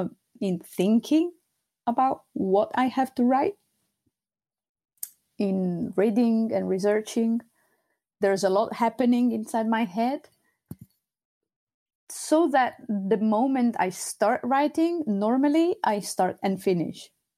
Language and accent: English; Sardinia, Italy; first language Sardinian; English is a second language; And in Sardinian, that's my native language, we have a saying